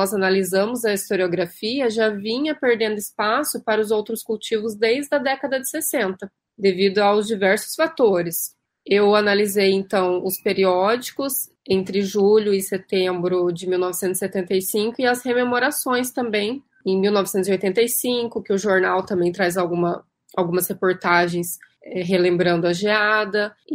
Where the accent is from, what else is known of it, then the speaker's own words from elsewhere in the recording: Sertaneja, Paraná, Brazil; Eu cresci lá em Sertaneja, no meio da plantação de café que minha avó cultivava.